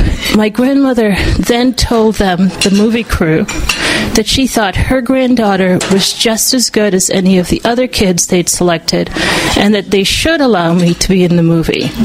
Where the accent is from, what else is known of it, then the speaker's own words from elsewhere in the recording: Guyana; born there; I was born in Guyana, South America, and was sighted. As a child, my grandmother signed me up for, I think, every possible after-school activity.